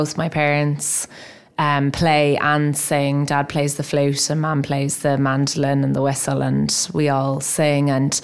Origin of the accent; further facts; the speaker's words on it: Dublin, Leinster, Ireland; Originally I'm from Dublin. Yeah. I am from Marino, and Mum and Dad actually live in Achill Island now. So Dad's family grew up in Achill